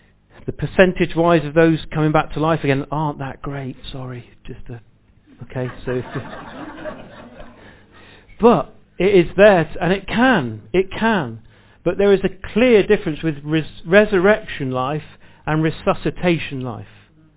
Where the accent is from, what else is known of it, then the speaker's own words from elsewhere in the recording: United Kingdom; I know we're very British and very polite.